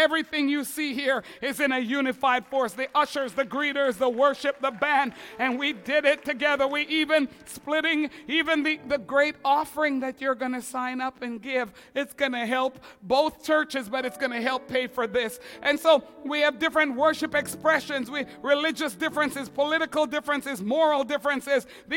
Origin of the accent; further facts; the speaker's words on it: Quebec, Canada; now in Ontario, Canada; because I'm from Quebec, where we know how to drive.